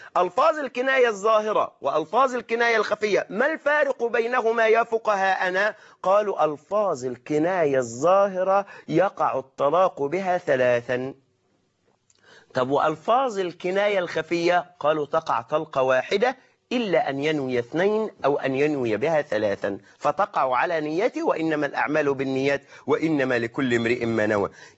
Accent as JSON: {"language": "Arabic", "country": "Egypt", "said": "نحن كمصريين"}